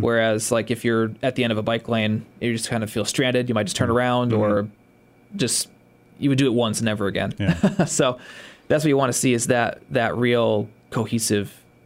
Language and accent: English; United States; I grew up over there near Egremont School. Like, I would go down Elm Street every day.